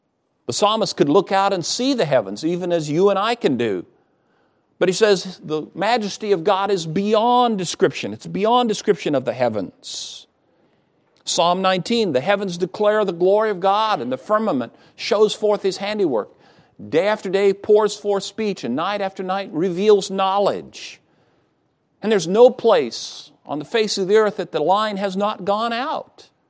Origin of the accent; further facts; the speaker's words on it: Midwest, United States; Growing up in the Midwest, we would have some rivers that sometimes in a lot of rain would overflow the banks, and we would say, "Well, the river is swollen."